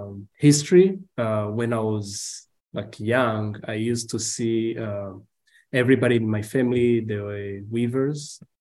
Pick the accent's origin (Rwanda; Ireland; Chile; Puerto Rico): Rwanda; Rusizi, Western Province; also born or lived in Kigali; now in United States; I was born in the west of Rwanda, in a small city called Rusizi. It's on the border of Rwanda and DRC Congo. I grew up there, and my family, and then we moved in Kigali in 2000.